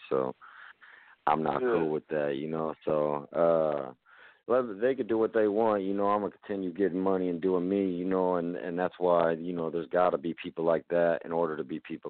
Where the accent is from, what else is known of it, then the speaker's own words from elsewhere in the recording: Chicago, Illinois, United States; I'm from Chicago, Illinois, North Side